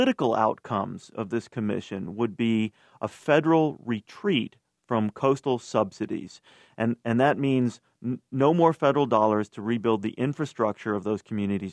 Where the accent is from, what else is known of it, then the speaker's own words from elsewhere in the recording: North Carolina, United States; there are a couple of congressmen in my home state of North Carolina